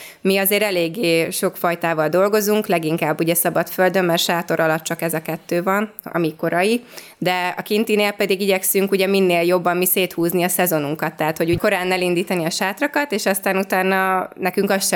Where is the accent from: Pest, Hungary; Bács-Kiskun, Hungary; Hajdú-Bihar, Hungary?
Pest, Hungary; Tahitótfalu; 25 éve én az Eperföldön élek, mert ugyan férjemmel csak 2017-ben kezdtünk bele egy pályázat kapcsán, de én kiskorom óta ott nőttem föl az Eperföldön